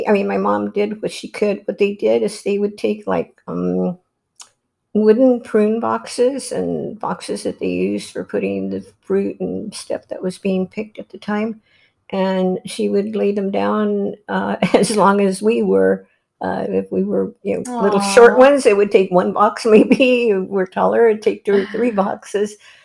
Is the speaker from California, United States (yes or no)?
yes; Almedina, California, United States; I grew up in Almedina, California, in a little colony called La Colonia, and it was called Mapaloma. And we were raised there.